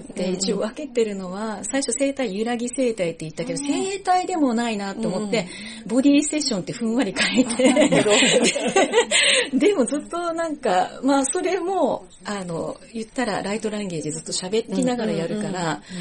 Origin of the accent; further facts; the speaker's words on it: Matsuyama, Ehime, Japan; 愛媛県の松山から来ました、